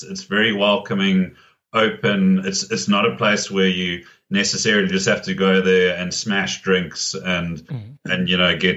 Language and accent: English; South Africa; when they discover that we're from South Africa, they'll say, oh, we've been there.